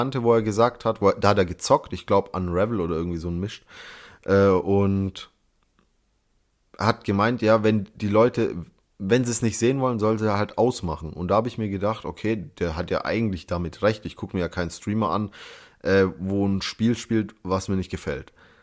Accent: Germany; Ich bin Deutscher.

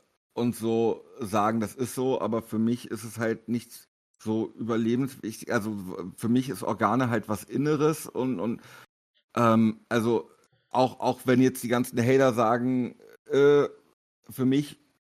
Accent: Paderborn, North Rhine-Westphalia, Germany; Es sei denn, er fährt mit einem Regionalzug in meine alte Heimat Paderborn.

